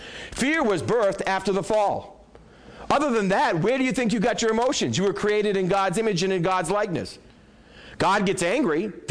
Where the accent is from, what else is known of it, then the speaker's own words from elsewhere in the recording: New England, United States; now I'm from New England. I don't know if you've seen stoic people until you've been to New England.